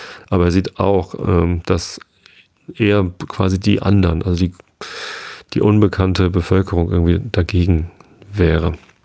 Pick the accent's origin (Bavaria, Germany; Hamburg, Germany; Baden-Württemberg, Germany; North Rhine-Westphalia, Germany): Hamburg, Germany; Das ist nicht meine Heimat, sondern meine Heimat ist Norddeutschland. Meine Heimat ist Hamburg.